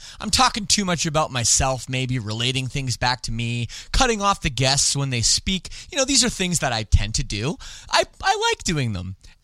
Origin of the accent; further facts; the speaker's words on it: Canada; I don't speak French despite being Canadian.